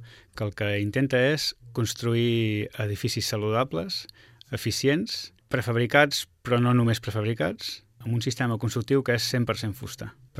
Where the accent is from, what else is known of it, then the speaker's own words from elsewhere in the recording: Girona, Catalonia, Spain; born there; Soc nascut a Girona i sóc arquitecte.